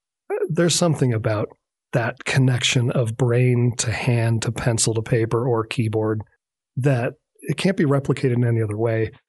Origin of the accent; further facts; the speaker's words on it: New England, United States; And, you know, I grew up in New England.